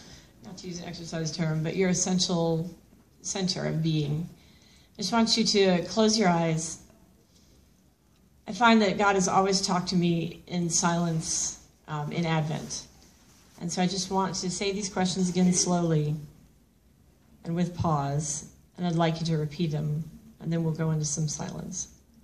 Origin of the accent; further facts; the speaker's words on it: the South, United States; I'm from the South, man.